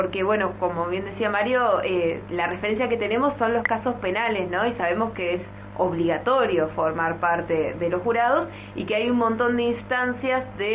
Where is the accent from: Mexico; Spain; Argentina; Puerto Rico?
Argentina; Las Grutas, Río Negro; yo también vengo de un pueblo pequeño, vengo de Las Grutas y nos conocíamos todos